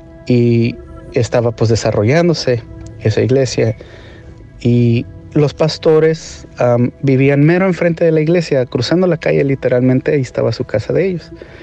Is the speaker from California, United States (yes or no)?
yes; San Diego, California, United States; born there; yo nací en Estados Unidos, en San Diego, California. Y me crié pues con mi hermano Arturo, que es 7 años menor que yo, y mi mamá.